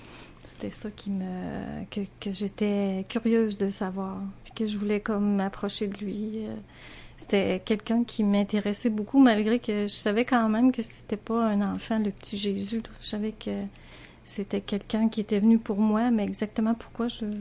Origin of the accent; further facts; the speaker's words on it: Beaumont, Quebec, Canada; Je suis née en 1956 à Beaumont. C'est dans le comté de Bellechasse, la rive sud. Chez nous, on était à la sortie du village, puis derrière, c'est tellement beau, il y avait le fleuve Saint-Laurent. Je suis la cadette d'une famille de 6 enfants. Mes parents étaient catholiques